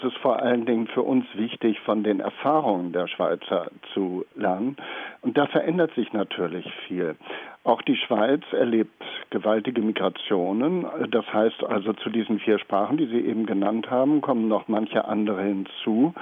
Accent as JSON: {"language": "German", "region": "Berlin", "country": "Germany", "said": "als Berliner"}